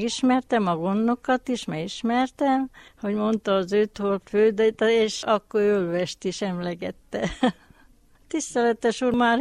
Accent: Hungary; born there; És én ott születtem Magyarországon, mert a szentpéteri határon volt ilyen katona ottan, és én ott születtem Magyarországon.

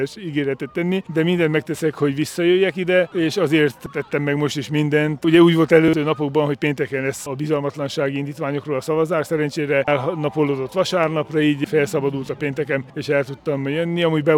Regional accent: Sâncrăieni, Harghita, Romania; Nekünk székelyföldieknek ez egy kuriózum, hisz otthon Csíkszentkirályon nincsen ilyen probléma, hogy ki, hol, kivel beszél románul, mert ott mindenki magyarul beszél mindenkivel

